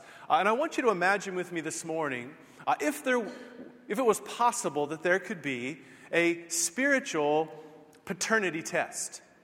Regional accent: California, United States; And as Doug mentioned, we are from California.

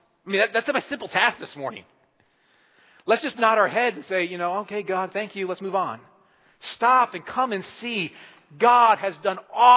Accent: Midwest, United States; I'm a Midwesterner, not a Wisconsiner by heart, but I'm a Midwesterner by heart.

